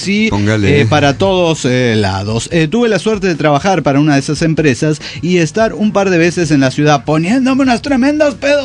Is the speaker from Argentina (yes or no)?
yes; Salta, Argentina; de Salta, Argentina.